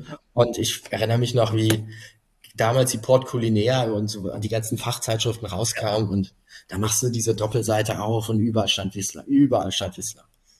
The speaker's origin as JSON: {"language": "German", "town": "Cologne", "region": "North Rhine-Westphalia", "country": "Germany", "said": "ich komme ja aus Köln, war Düsseldorf erreichbarer. Und ich war noch nicht bereit, irgendwie wegzuziehen."}